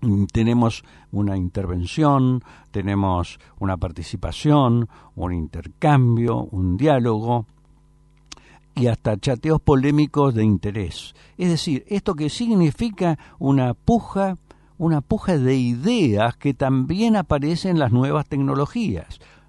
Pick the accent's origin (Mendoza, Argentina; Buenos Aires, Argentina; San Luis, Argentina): Buenos Aires, Argentina; born there; no solo porque ambos nacimos en Buenos Aires y compartíamos una lengua común